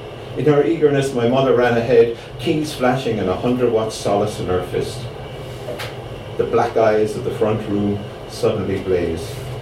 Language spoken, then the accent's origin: English; Limerick, Munster, Ireland; born there; I was born in Limerick, and my mom and dad are from Limerick.